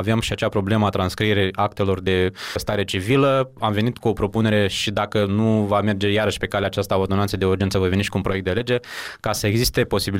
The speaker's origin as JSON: {"language": "Romanian", "country": "Romania", "said": "e un lucru pe care nu mi-l doresc eu ca român în primul rând, pentru că are de suferit imaginea României"}